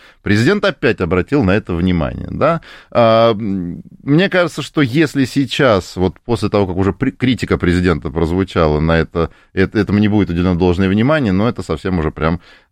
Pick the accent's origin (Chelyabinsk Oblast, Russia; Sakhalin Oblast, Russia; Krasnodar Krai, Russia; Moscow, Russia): Moscow, Russia; я москвич, живу в доме, в многоквартирном доме